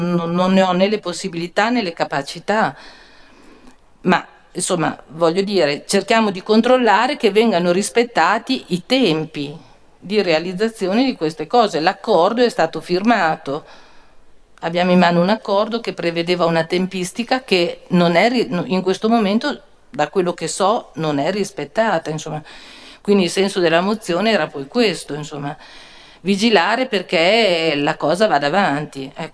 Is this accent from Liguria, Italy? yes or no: no; Soliera, Emilia-Romagna, Italy; se noi che siamo di Sogliera, che siamo i diretti interessati dell'utilizzo di questo ponte